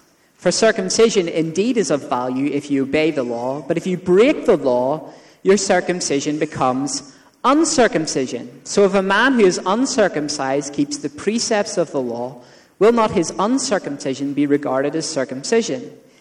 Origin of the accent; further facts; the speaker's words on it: Northern Ireland, United Kingdom; what happens when I go to Northern Ireland is that my accent gets thicker and I speak faster.